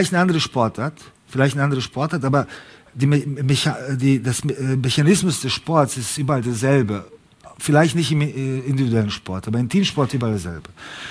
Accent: Sarajevo, Bosnia & Herzegovina; Ich bin in Sarajevo geboren und Sarajevo ist eine ganz bestimmte, ist eine ganz spezifische Stadt. Ist eine Stadt mit so vielen Kulturen, so vielen Nationen und so weiter, wie kein andere, wahrscheinlich wie kein andere Stadt in Europa. Und ich bin dort aufgewachsen

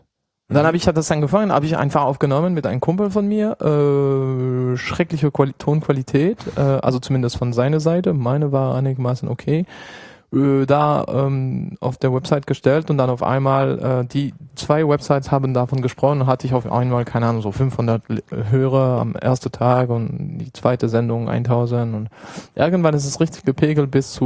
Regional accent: Belgium; first language French; German is a second language; now in Germany; Ich komme ursprünglich aus Belgien, aber bin seit zehn Jahren in Deutschland. Das heißt, ich fühle mich eher deutsch mittlerweile.

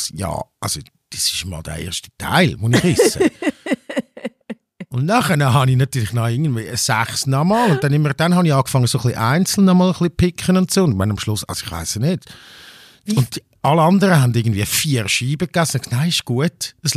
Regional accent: Dättwil, Aargau, Switzerland; bei meinem alten Freund von Dattwil und so, wo ich aufgewachsen bin.

